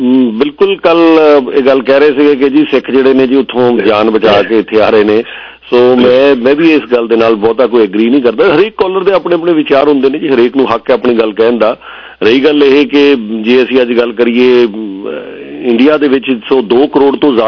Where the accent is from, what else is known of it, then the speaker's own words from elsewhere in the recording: Punjab, India; 1400 ਦੇ ਵਿੱਚੋਂ ਅਸੀਂ ਜੇ 500-600 ਅਸੀਂ ਪੰਜਾਬ ਤੋਂ ਹੁੰਦੇ ਸੀ, ਪੰਜਾਬੀ ਲੜਕੇ ਹੁੰਦੇ ਸੀਗੇ